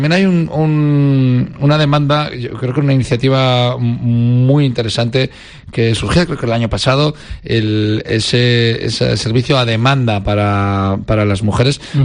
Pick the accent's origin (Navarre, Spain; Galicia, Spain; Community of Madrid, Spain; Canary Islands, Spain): Navarre, Spain; Salinas; Los de Salinas y Esquiroz estamos en esa